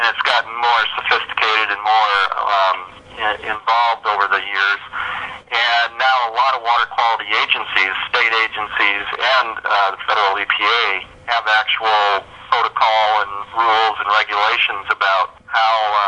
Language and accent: English; Illinois, United States; I grew up in the Midwest in Illinois.